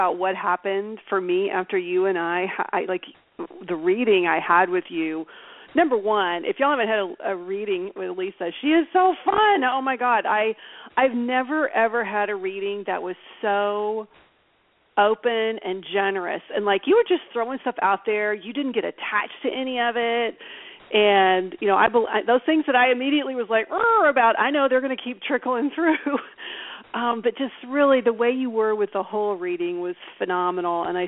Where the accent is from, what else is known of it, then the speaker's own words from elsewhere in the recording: Texas, United States; I come from Texas originally, but you know what, I've been in California a lot longer